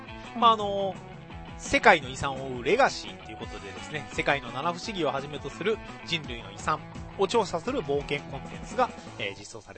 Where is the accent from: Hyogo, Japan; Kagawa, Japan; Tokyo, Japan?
Kagawa, Japan; 私の地元香川県でですね、大変なことが起こりまして